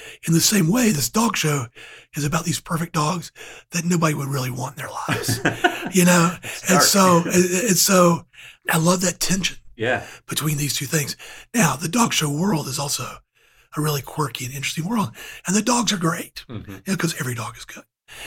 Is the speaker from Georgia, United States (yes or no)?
yes; Georgia, United States; even from afar, growing up in Georgia and being a big SEC fan